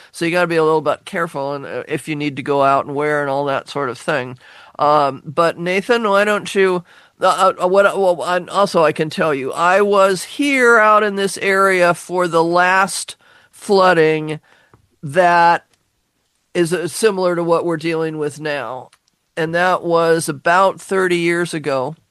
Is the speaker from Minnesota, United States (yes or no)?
no; Seattle, Washington, United States; also born or lived in Kirkland, United States; when I grew up in Seattle, after getting married, I did move over to the east side in the Kirkland area for almost 10 years.